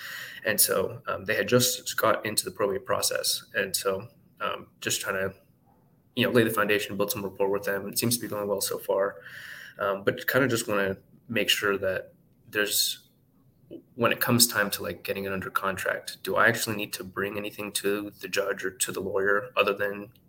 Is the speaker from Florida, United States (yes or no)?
yes; Orlando, Florida, United States; now in Kansas City, United States; I was from Orlando, born and raised.